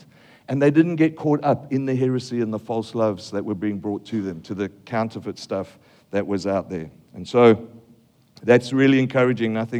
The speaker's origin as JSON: {"language": "English", "country": "Australia", "said": "I'm from Aussie, maybe double extra large"}